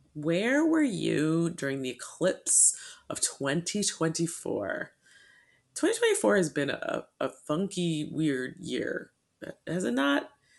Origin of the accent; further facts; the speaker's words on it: East Coast, United States; Oh, I'm such an East Coaster.